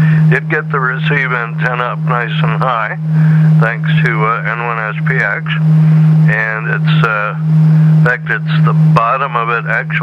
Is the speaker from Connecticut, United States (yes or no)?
yes; Connecticut, United States; And, Tim, I'm from Connecticut, so I say, if it ain't fixed, don't break it.